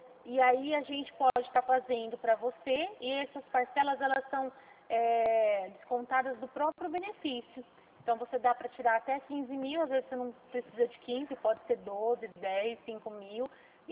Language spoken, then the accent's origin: Portuguese; São Paulo, Brazil; eu sou do interior de São Paulo, Regional de Presidente Prudente.